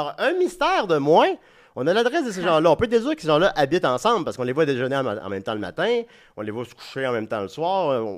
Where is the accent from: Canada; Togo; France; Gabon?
Canada; Quebec City, Quebec; parce que je viens de Québec.